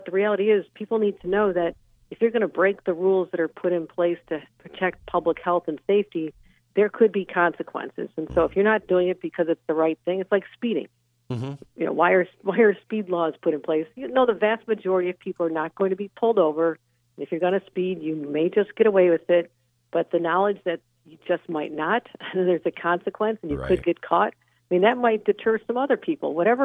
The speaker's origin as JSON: {"language": "English", "country": "United States", "tie": "born or raised there", "said": "Why is Erie County where I live? Yeah, we have parts of Erie County, my hometown, where it's 7, 8, 9% right now."}